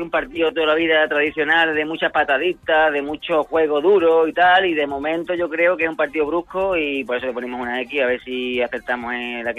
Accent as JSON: {"language": "Spanish", "region": "Balearic Islands", "country": "Spain", "said": "Esa es mi tierra"}